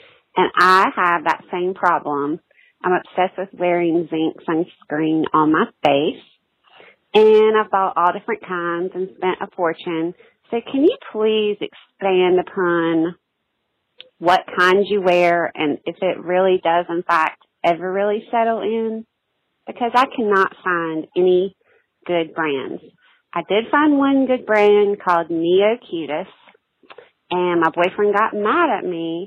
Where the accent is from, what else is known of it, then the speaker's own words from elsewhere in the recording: Charlotte, North Carolina, United States; I'm from Charlotte.